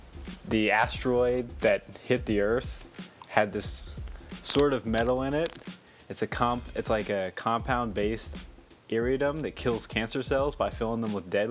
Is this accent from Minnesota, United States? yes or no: no; Oklahoma, United States; which I probably mispronounced because we're from Oklahoma and we can't pronounce anything.